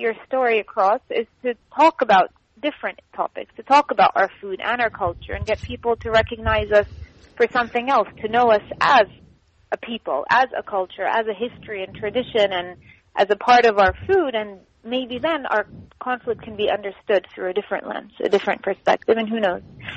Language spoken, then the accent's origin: English; Jerusalem, Jerusalem District, Israel; moved away; So my father is a Christian, my mother is a Muslim, and then I grew up in Jerusalem.